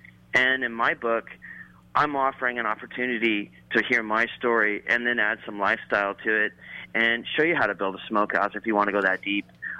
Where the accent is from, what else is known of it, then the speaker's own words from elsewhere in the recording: California, United States; also born or lived in Florida / New York; now in Texas, United States; I'm here in Texas. You know, I grew up in California and Florida and lived in New York for a little while, and long story short, I'm not this like native Texas guy.